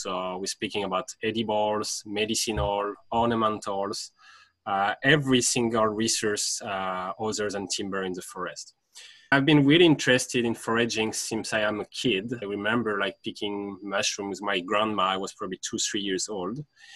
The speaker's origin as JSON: {"language": "English", "country": "France", "second_language": "English", "moved": "yes", "lives_now": "Canada", "said": "I'm originating from France"}